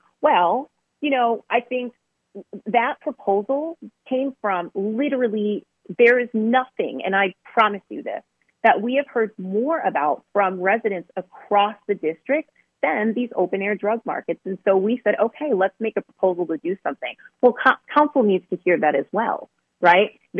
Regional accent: Worcester, Massachusetts, United States; moved away as an adult; now in Washington, United States; I moved here in 2001. Right. I'm from Worcester, Massachusetts. I had no concept of living in a place like Washington, D.C.

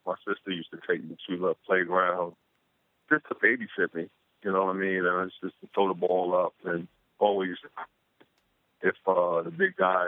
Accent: Jamaica, New York, United States; I grew up in Jamaica.

